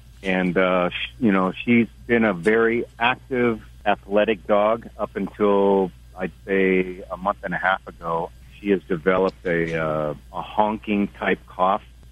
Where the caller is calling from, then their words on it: Wyoming, United States; Well, I'm truck driving here in Wyoming.